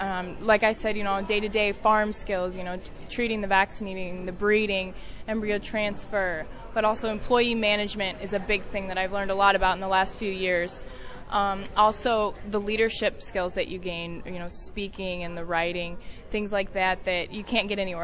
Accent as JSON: {"language": "English", "region": "Nebraska", "country": "United States", "tie": "born or raised there", "said": "I grew up in Nebraska on a dairy farm, and we have a small bottling plant as well as 1,300 cows."}